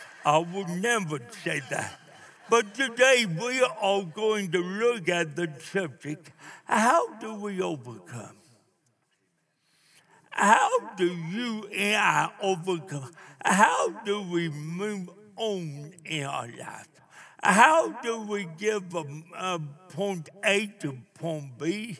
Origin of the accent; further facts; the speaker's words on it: Nashville, Tennessee, United States; I'm from Nashville, Tennessee. It was 8 degrees cold when I left yesterday.